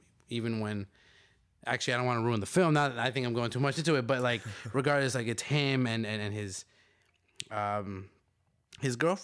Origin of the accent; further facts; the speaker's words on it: Chicago, Illinois, United States; coming from a purely Latino background, you know, I'm from the West Side of Chicago, predominantly Mexican, predominantly first generations.